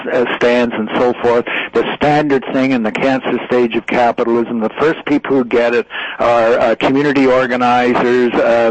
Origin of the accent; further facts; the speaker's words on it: Canada; I'm from Canada.